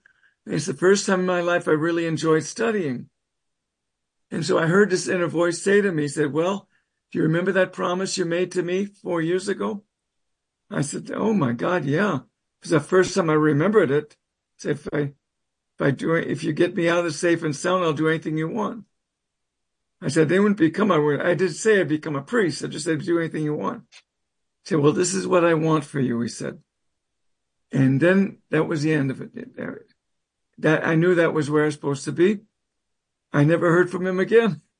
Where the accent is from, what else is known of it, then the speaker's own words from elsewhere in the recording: Los Angeles, California, United States; I was living in L.A. at the time. Mm-hmm. I grew up in Los Angeles. So that's all that stuff happens out in the West Coast.